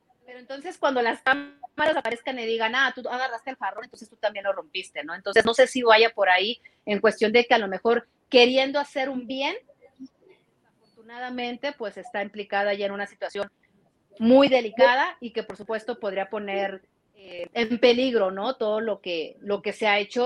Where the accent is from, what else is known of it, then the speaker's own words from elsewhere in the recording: Mexico; Me gusta otra pregunta porque soy mexicana.